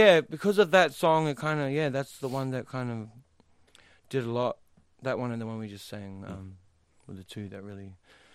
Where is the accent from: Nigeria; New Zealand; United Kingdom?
New Zealand; because being Polynesian, being from the islands, I'm from New Zealand